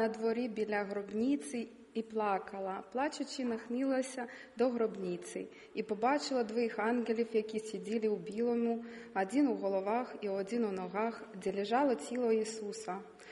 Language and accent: Russian; Vinnytsia, Vinnytsia Oblast, Ukraine; also born or lived in Minsk, Belarus; Я родом из Украины.